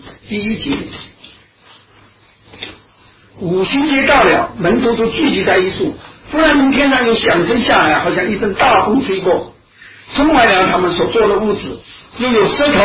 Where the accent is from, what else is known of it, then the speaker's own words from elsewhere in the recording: China; 我是中国人，啊，我现在讲的是 Mandarin， 那么我都会讲广东话